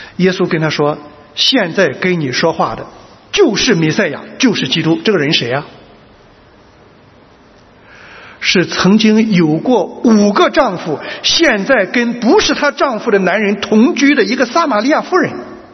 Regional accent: Shandong, China; 我们山东人有时候见了人啊，

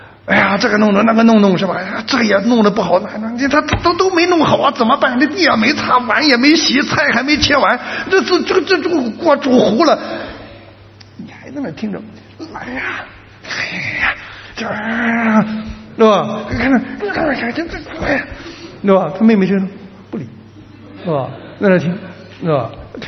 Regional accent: China

